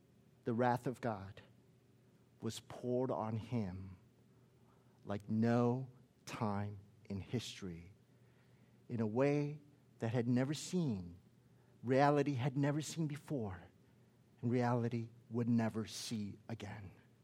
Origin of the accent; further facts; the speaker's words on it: Chicago, Illinois, United States; I come from Chicago, right? And in Chicago, there's like snow in Chicago.